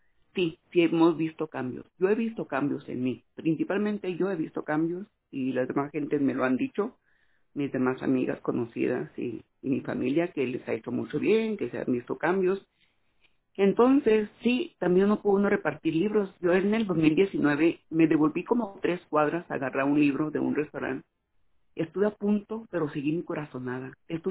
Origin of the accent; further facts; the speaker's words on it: Ciudad Juárez, Chihuahua, Mexico; La gente que me conoce, yo soy de Juárez